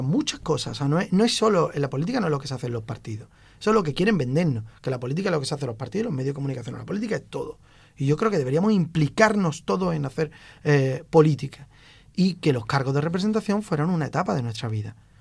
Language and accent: Spanish; Jerez de la Frontera, Andalusia, Spain; porque yo amo mi ciudad y soy el pesado de Jerez por todos lados donde voy y quiero a Jerez